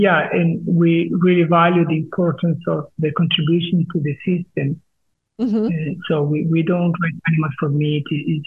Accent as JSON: {"language": "English", "country": "Colombia", "second_language": "English", "said": "I am from Colombia, so of course I need my tropical"}